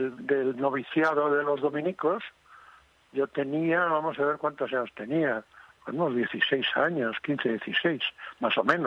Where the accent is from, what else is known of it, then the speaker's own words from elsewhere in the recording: Padrón, Galicia, Spain; Y yo iba por las calles con ánimo de derrota por mi pueblo. Digo, tengo que hacer algo. Y entonces me dice uno de los frailes del convento de allí, de Padrón, amigo mío